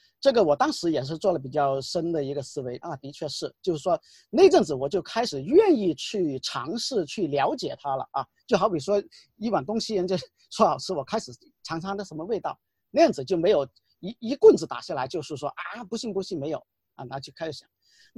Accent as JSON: {"language": "Chinese", "region": "Guangdong", "country": "China", "said": "因为我广东人还听广东话的"}